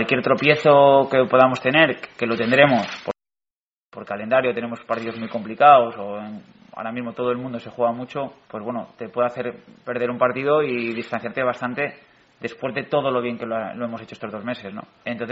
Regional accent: Madrid, Community of Madrid, Spain; Yo que soy de Madrid, encima de mis padres de la zona

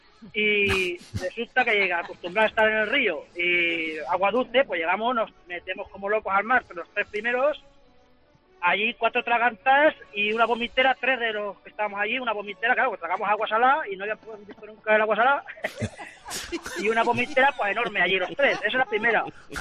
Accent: Sisante, Castilla-La Mancha, Spain; Soy de La Mancha y de Sisante

